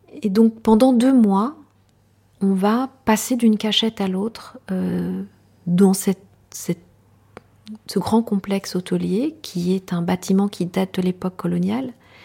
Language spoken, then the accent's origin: French; Rwanda; first language Kinyarwanda; French is a second language; je décide de prétendre ne pas comprendre le Kinyarwanda, qui est ma langue maternelle, qui est la langue que tous les Rwandais et toutes les Rwandaises parlent.